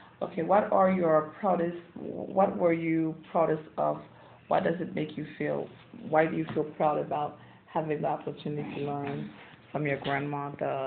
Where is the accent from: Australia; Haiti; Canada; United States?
Haiti; I am from Haiti originally, and every first of the year we have a specific type of dish that we prepare